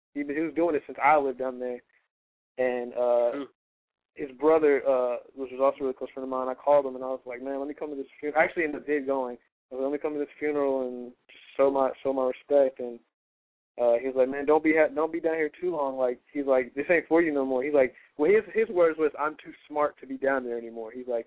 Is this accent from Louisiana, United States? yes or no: yes; Louisiana, United States; also born or lived in Canada; We lived in Canada for a little bit, and then, when we first moved to Louisiana, I was 4, and we lived uptown, and then we moved to Canada, and then we moved to the West Bank, and we stayed in the West Bank until the hurricane hit